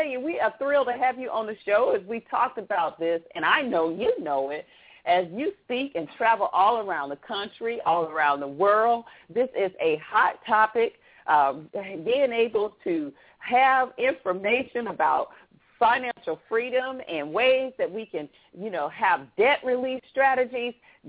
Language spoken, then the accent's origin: English; Southern United States, United States; You know, I'm a country girl. I'm from the South, and we say, where are your people from?